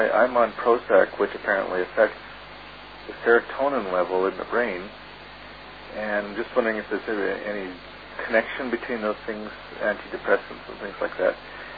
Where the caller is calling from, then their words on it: Canada; I'm calling from Canada.